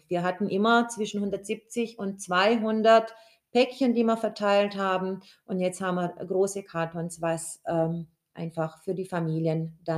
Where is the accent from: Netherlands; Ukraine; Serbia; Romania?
Romania; Transylvania; now in Germany; wollte hier, also in der Region, ein wenig von meiner alten Heimat bekannt machen. Sprich, auf dem Weihnachtsmarkt in Eichelberg hat der Verein Schönberger Kinderhilfe immer einen Stand mit Weihnachtsgebäck aus Siebenbürgen